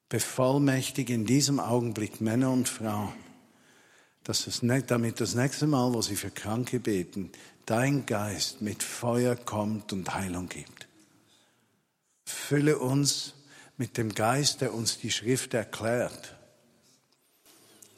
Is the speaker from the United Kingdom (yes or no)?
no; Switzerland; als Schweizer hast du mich berufen, Deutschland zu lieben